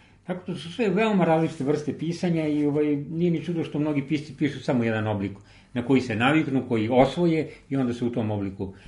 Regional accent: Pančevo, Vojvodina, Serbia; ona samo jednu promociju imala u mom rodnom gradu u Pančevu

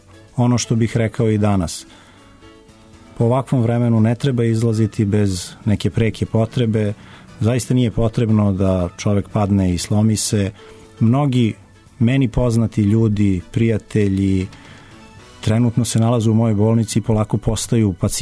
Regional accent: Pristina, Kosovo; moved away as an adult; now in Belgrade, Serbia; ja sam u Beograd prvi put u životu došao kad sam imao 15 godina. Rođen sam u Prištini, odrastao sam u Prištini na Kosovu, a u Beograd sam došao da živim 1990. godine, pre više od 20 godina.

